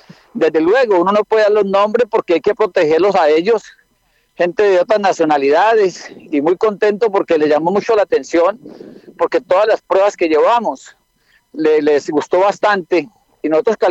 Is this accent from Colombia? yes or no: yes; Colombia; como ministro, como ciudadano, pero sobre todo como colombiano